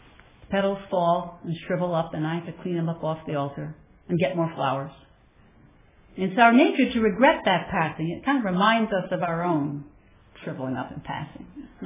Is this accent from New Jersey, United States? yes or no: no; New York, United States; That's not because I'm so enlightened, because I'm from New York. They don't do so what in New York.